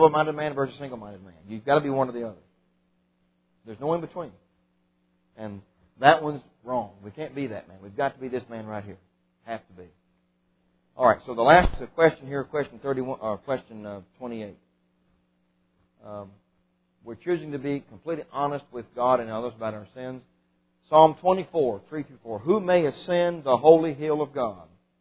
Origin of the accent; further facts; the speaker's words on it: Kentucky, United States; To have peace among men, my home state, one of its great heroes is Henry Clay.